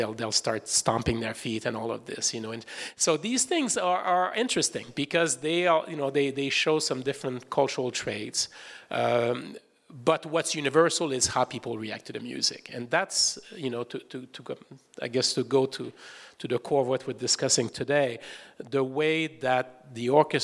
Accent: Montreal, Quebec, Canada; also born or lived in New York / Melbourne; now in Cleveland, United States; I lived in New York, I was in Melbourne, Australia, I'm from Montreal, you know.

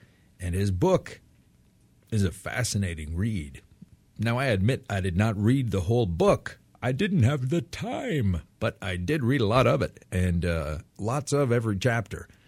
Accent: Canada; and I'm coming from Canada here, and we laugh up here.

